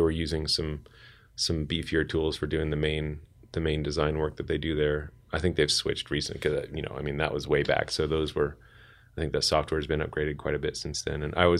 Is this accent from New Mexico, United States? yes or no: yes; Los Alamos, New Mexico, United States; I grew up in Los Alamos, so I ended up going back to the laboratory there.